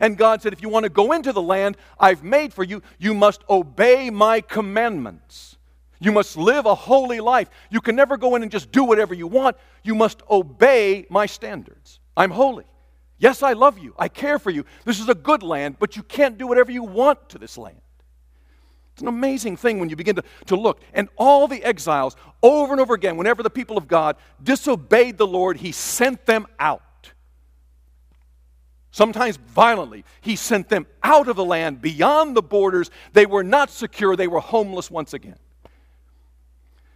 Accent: Taiwan; I grew up in Taiwan, and John grew up in Korea. He may remember this, but in Taiwan, in 1960, when we arrived there as a family, my parents were thrust as Methodist missionaries

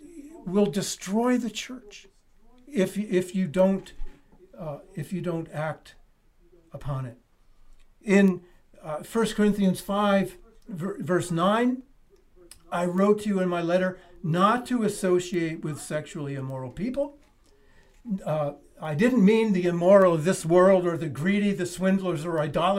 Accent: Princeton, New Jersey, United States; I grew up in Princeton, New Jersey, and in addition to Princeton University, the Princeton Theological Seminary is there

